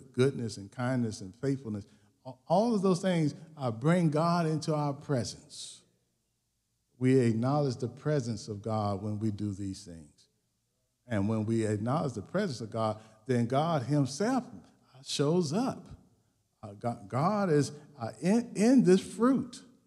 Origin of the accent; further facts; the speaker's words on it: the South, United States; I'm from the South, and so they would tell you when you cook something good, they say, you put your foot in it.